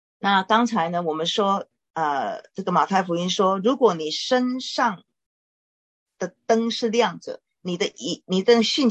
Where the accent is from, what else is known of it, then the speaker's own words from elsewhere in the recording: China; 就像我们中国人说天哪 啊呼天唤地啊。